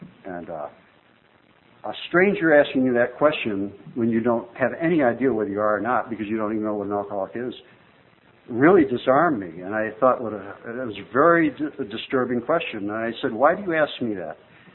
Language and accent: English; Boulder, Colorado, United States; Well, okay, yeah, I'm from Boulder, I'm visiting.